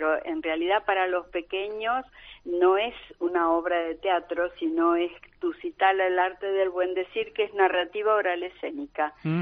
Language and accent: Spanish; Argentina; now in Almuñécar, Spain; yo vivo en Almuñécar, pero soy argentina.